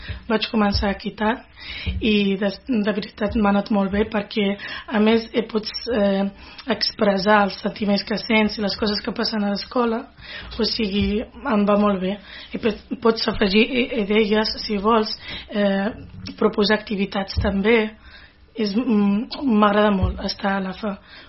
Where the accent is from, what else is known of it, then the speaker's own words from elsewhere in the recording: Morocco; now in Salt, Spain; com que jo vinc del Marroc